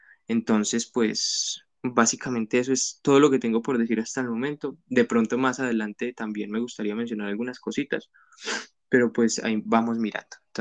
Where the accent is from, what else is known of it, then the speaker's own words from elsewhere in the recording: Colombia; uno como ya mayor de edad, como colombiano, como miembro más o menos útil del país